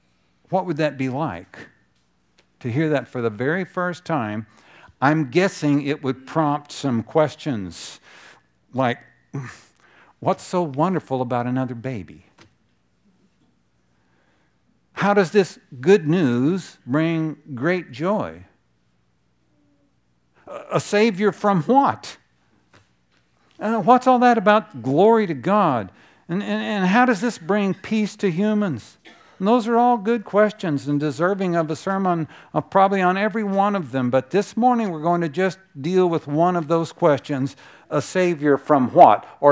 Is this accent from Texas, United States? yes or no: yes; Texas, United States; now in Oregon, United States; so Valerie's from Nebraska and I'm from Texas, and when we're here in Oregon